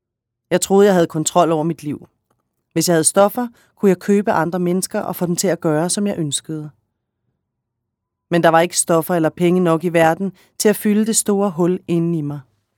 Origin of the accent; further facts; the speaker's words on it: Mexico; also born or lived in Chile; now in Denmark; Mine bedsteforældre forlod Polen og tog til Chile som flygtninge under 2. verdenskrig. Jeg er født i Chile det år, der var militærkup, og min mor søgte politisk asyl i Mexico, hvor jeg voksede op.